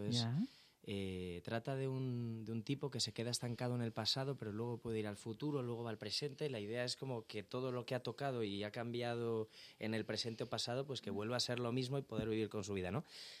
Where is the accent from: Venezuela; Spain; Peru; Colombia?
Spain; Pozuelo de Alarcón, Community of Madrid; Soy de Pozuelo, de aquí al ladito.